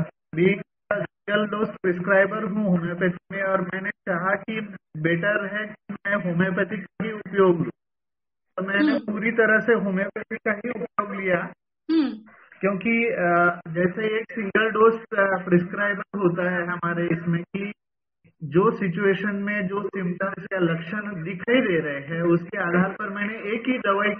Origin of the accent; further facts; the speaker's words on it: Maharashtra, India; मैं एक्चुअली महाराष्ट्र से हूँ और छोटे से गांव में रहता हूँ, हिंगोली में रहता हूँ।